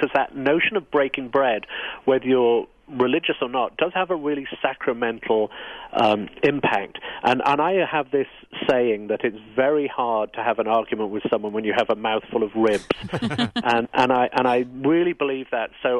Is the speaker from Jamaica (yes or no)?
no; United Kingdom; now in United States